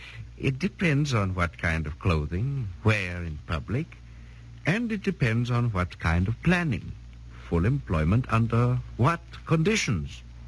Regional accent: Vienna, Austria; moved away as an adult; also born or lived in United States; now in United Kingdom; a professor of economics who has written a book. I was born in Austria and lived in Vienna until 1931. Since then, I've spent my time in the United States and in England, and am now a British citizen.

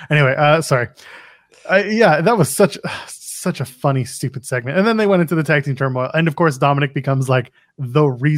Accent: Canada; I'm a Canadian and I'm just not a guy for that.

